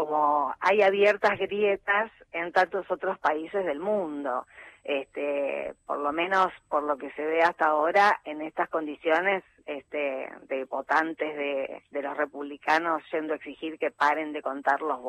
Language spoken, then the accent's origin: Spanish; Orihuela, Valencian Community, Spain; en Valencia, de donde era, en Orihuela, mi pueblo y el mío, su pueblo y el mío